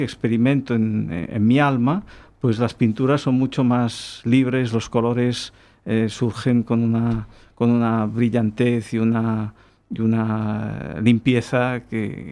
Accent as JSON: {"language": "Spanish", "town": "Sant Cugat del Vallès", "region": "Catalonia", "country": "Spain", "said": "Nosotros somos de San Cugat del Vallès"}